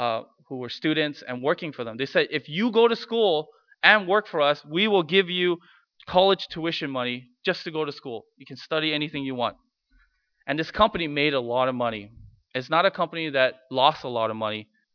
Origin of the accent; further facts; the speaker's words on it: Los Angeles, California, United States; I grew up in Los Angeles, and In-N-Out is the place to be.